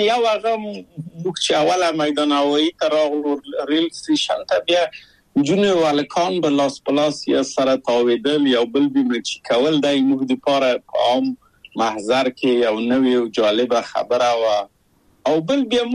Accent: Kabul, Afghanistan; moved away

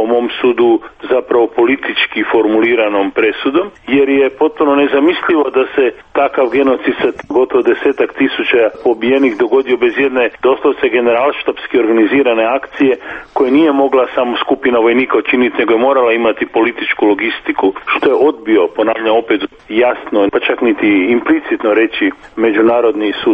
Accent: Croatia; u kojem sam ja kao Hrvat odgovoran za sve Hrvatice i Hrvate

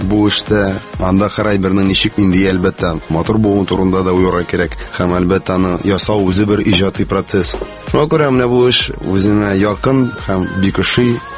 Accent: Tatarstan, Russia; мин үземнең балачагымны авылда үткәрдем. Авылда инде көтүләр көттем, печән чаптык инде егетләр белән шулай бергәләп, малайлар белән үстек, аралашып.

